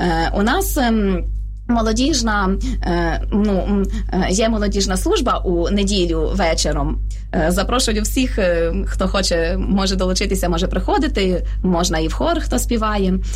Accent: Rakhiv, Zakarpattia Oblast, Ukraine; now in Kyiv, Ukraine; Ну, я родом із Західної України, із Закарпаття, міста Рахова, центр Європи. Приїхала сюди на навчання. От, якраз ну, з дитинства була вихована в греко-католицькій церкві і знайшла парафію в Києві, Аскольдова могила.

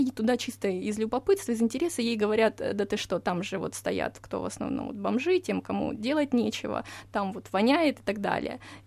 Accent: Russia; що я, росіянка, вийшла замуж за українця

